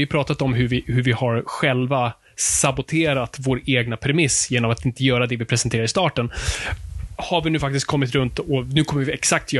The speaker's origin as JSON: {"language": "Swedish", "town": "Stockholm", "region": "Stockholm County", "country": "Sweden", "said": "Förlåt för Stockholms fixerad här, men det är där vi kommer ifrån."}